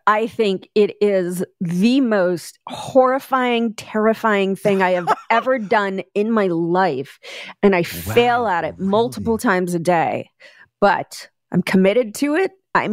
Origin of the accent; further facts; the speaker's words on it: Brooklyn, New York, United States; born there; now in Los Angeles, United States; I was born in Bensonhurst in Brooklyn.